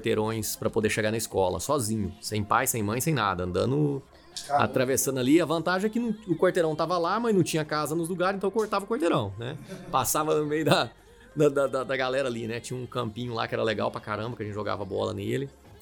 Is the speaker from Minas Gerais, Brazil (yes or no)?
yes; Divinópolis, Minas Gerais, Brazil; born there; also born or lived in Bom Despacho; nasci em Divinópolis, mas passei boa parte da minha infância molecada, época de férias e tal, em Bom Despacho.